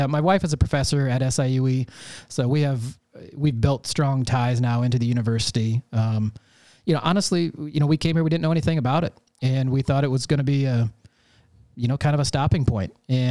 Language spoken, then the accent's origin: English; Vermillion, South Dakota, United States; I'm from Vermilion, South Dakota, originally.